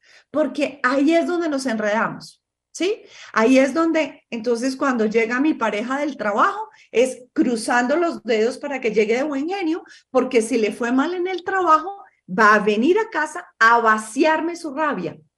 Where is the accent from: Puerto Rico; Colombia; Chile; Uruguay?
Colombia; Armenia, Quindío; mi familia, yo soy de Armenia, muy en mi familia paisa es muy común